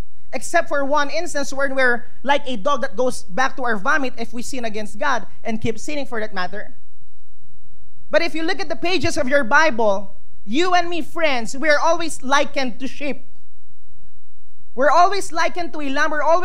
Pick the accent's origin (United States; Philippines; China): Philippines; as a Filipino, you know, growing up in this nation